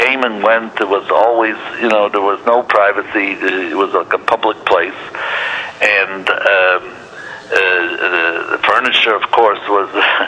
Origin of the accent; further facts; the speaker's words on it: Frankfurt, Hesse, Germany; now in Chicago, United States; I'm from Chicago. Originally from Frankfurt.